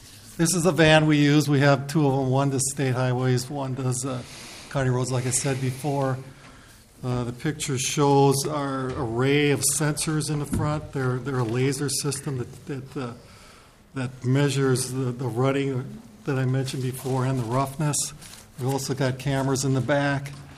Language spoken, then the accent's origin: English; Minneapolis, Minnesota, United States; If it's a state route like where I grew up in Northeast Minneapolis, 65, we would drive that.